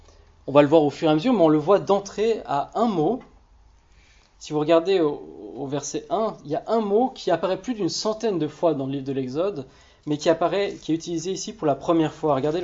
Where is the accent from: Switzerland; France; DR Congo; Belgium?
France; en tant que Français, le 14 juillet évoque directement nos racines, notre identité française peut-être